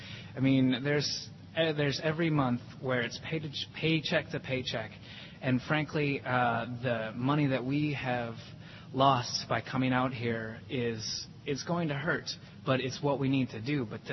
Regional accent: Wisconsin, United States; born there; I love Wisconsin. I was born in Wisconsin. I've been here not all my life, but it's the place that I will always want to come back to.

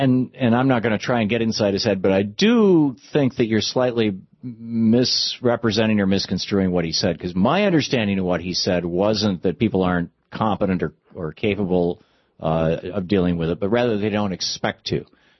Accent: Michigan, United States; also born or lived in Vermont; I grew up in Michigan. We lived in Vermont. These are both states where guns are just everywhere.

